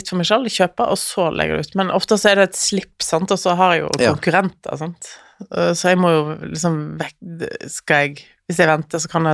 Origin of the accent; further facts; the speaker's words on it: Voss, Vestland, Norway; Jeg kommer fra Voss.